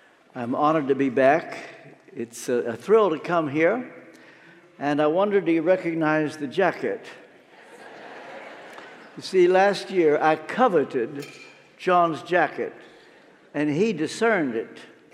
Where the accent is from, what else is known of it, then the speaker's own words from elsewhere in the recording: Pennsylvania, United States; First, I'm not from Texas. I'm from Pennsylvania.